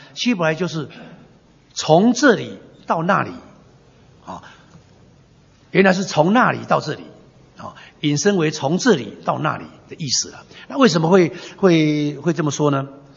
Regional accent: Taiwan; 刚才好像很多的这个我们台湾人，我们一定听过我们的长辈说

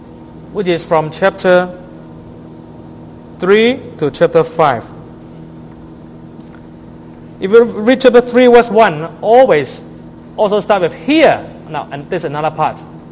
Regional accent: Canada; Because my wife is from Taiwan, I'm from Canada.

